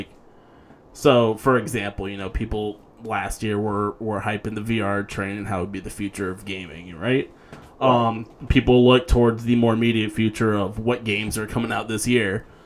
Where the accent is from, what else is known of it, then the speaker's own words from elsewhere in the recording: Atlanta, Georgia, United States; From Atlanta.